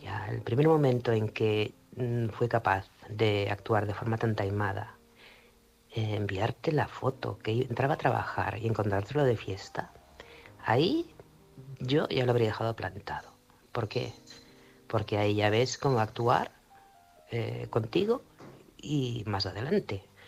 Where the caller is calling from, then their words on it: Manresa, Catalonia, Spain; corresponsal de Manresa, Barcelona.